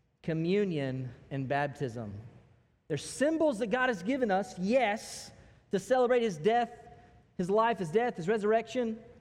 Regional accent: the South, United States; You could tell I'm from the South.

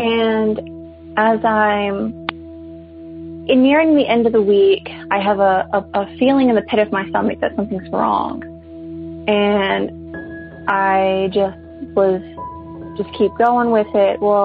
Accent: Alabama, United States; I grew up in Alabama, and I've always been real sensitive to ghosts.

